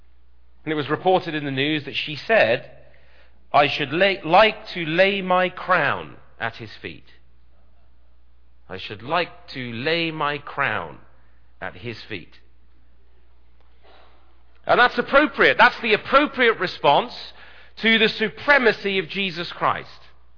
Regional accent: United Kingdom; now in Canada; I'm taking an oath to Queen Elizabeth II, which was really just a reaffirmation for me as a Brit.

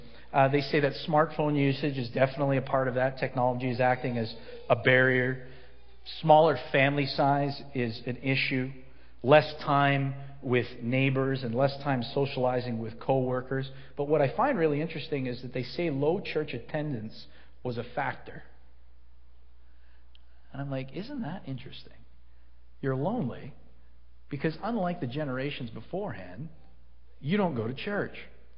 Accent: Scarborough, Ontario, Canada; I tell people I'm from Scarborough

